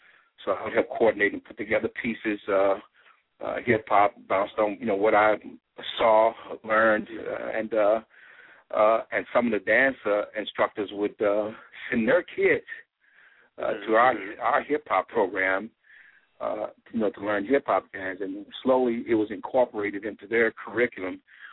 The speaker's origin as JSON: {"language": "English", "town": "St. Louis", "region": "Missouri", "country": "United States", "tie": "born or raised there", "said": "because the neighborhood I grew up in St. Louis was the poor neighborhood"}